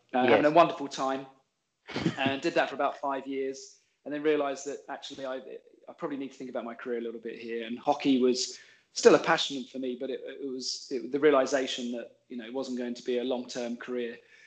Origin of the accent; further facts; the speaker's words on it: Tunbridge Wells, South East England, United Kingdom; I grew up playing street hockey as a kid. I'm from Tunbridge Wells.